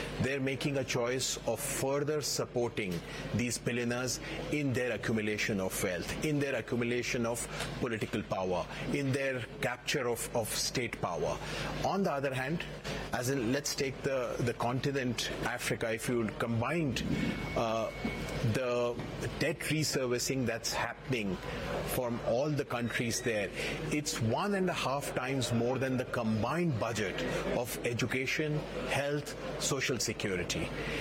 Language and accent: English; India; I come from India. So just in South Asia, if you look at countries around me